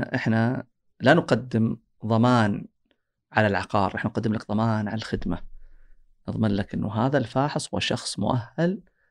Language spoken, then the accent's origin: Arabic; Saudi Arabia; عندنا بالسعودية يمكن ما زال السوق هذا جدا ناشئ